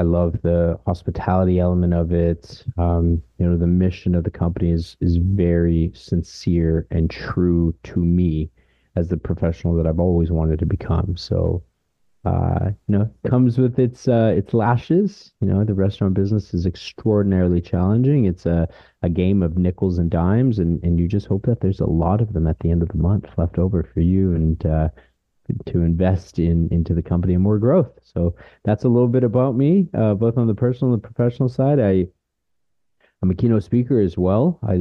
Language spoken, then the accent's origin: English; Canada; My parents are Peruvian. I'm Canadian Peruvian.